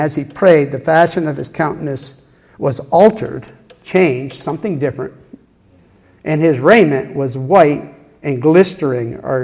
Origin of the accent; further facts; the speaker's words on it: New York, United States; I grew up in New York State, and my dad would take us every year as a family to climb a mountain.